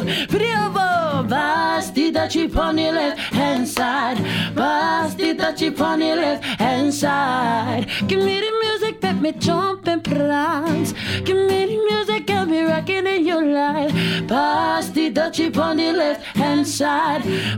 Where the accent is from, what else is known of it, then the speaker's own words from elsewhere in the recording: Auckland, New Zealand; we're from South Auckland, Pukekohe and Te Puaha Waikato.